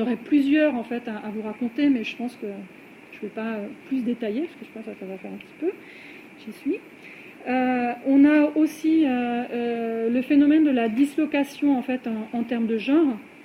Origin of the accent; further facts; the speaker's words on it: France; Nous, on en mesure assez difficilement l'importance en tant que Française